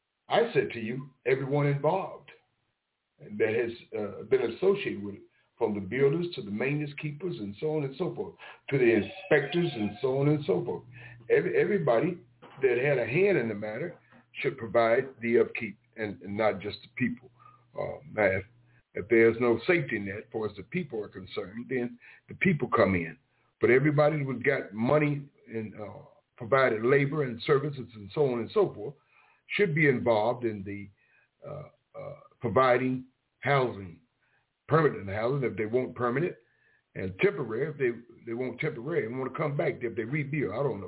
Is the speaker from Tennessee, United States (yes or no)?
yes; Memphis, Tennessee, United States; And I'm from Prison Camp Memphis.